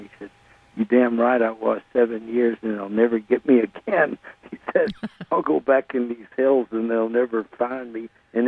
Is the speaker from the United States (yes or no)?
yes; Gulf Coast, United States; also born or lived in Louisiana; Well, I just tell people I grew up on the Gulf Coast because I did. I spent a lot of time in Louisiana.